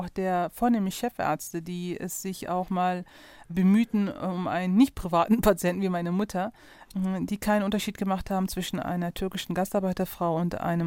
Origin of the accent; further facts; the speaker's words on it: Neuss, North Rhine-Westphalia, Germany; aber als Heimattitel ist schon Neuss, ja.